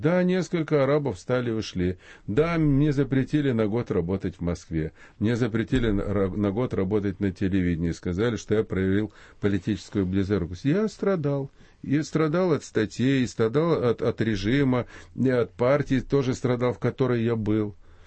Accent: Ukraine; moved away; провинциал, который приехал с Украины, я ни о чем не жалею.

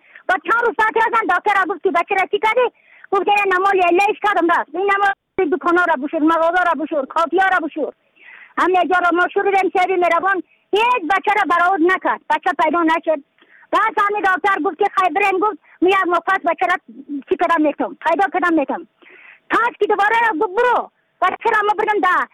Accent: Badakhshan, Afghanistan; از بدخشان هستم، مرکز بدخشان، ولسوالی اتل پایان، قیره وینگ،

